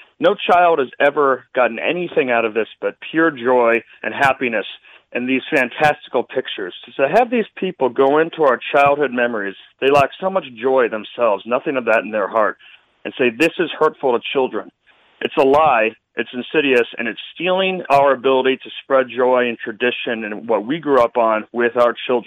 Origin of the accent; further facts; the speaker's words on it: Belmont, Massachusetts, United States; because I have a lot of memories from growing up in Belmont in there.